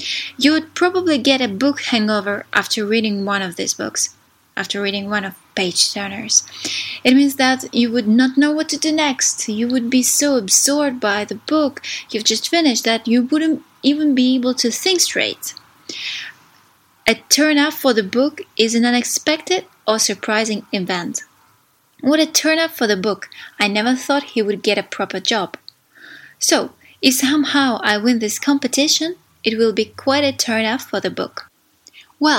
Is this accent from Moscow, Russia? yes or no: no; Saint Petersburg, Russia; I'm from St. Petersburg, Russia.